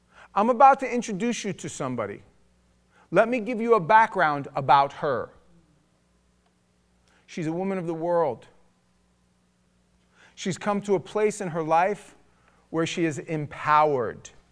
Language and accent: English; New York, United States; This is my home. This is my home. In case you guys didn't know, I'm from New York. I ain't from Florida.